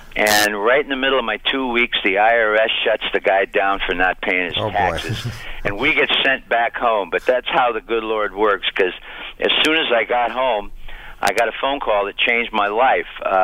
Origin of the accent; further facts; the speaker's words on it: Niles, Michigan, United States; I started my first band back in my hometown, Niles, Michigan, and had a couple of record deals before I was out of high school.